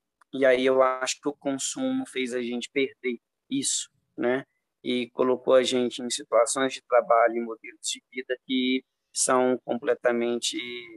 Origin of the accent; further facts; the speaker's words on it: Brazil; quando eu conheci os povos indígenas, era o fato de eu não saber que aquilo existia, ainda mais sendo brasileiro.